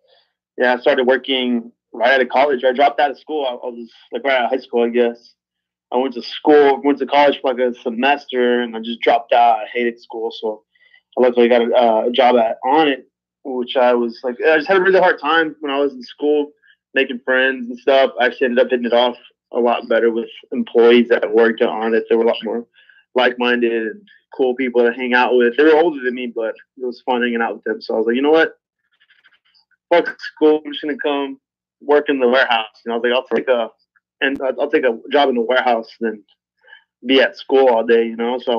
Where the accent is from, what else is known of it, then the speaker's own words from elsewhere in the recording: Austin, Texas, United States; Yeah, I grew up here in Austin, Texas.